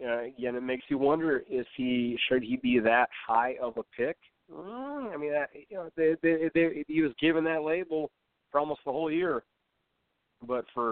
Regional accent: Minneapolis, Minnesota, United States; Minneapolis, Minnesota, my hometown in your backyard

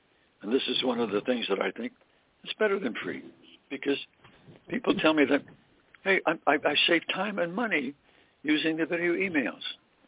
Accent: Coronado, California, United States; I went to a drug store here in my hometown of Coronado, California

